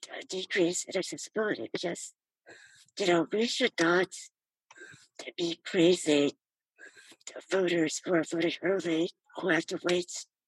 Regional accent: United States; So, you know, disabled, I'm Asian American, I'm a woman, I'm a night owl, you know, I have lots of faith.

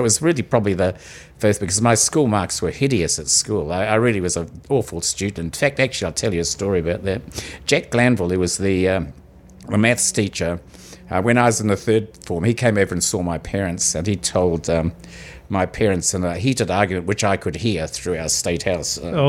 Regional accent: Whangarei, Northland, New Zealand; born there; Well, I was born in Whangarei, an only child

